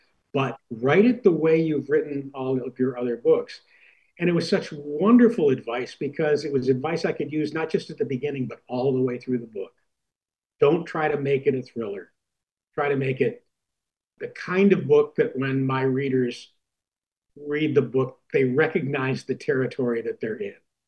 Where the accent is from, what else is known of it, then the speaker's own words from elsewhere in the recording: Gloversville, New York, United States; the hometown, my hometown, Gloversville